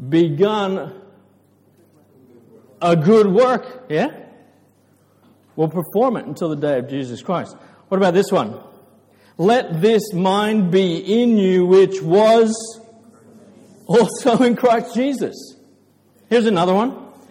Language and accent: English; Sepik, Papua New Guinea; I grew up in Sepik Village. I was given a bush knife when I was this tall.